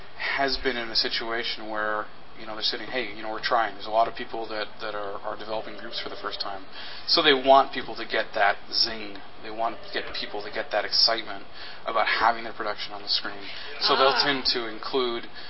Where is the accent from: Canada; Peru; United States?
Canada; Winnipeg, Manitoba; it was founded in my hometown of Winnipeg, Manitoba in Canada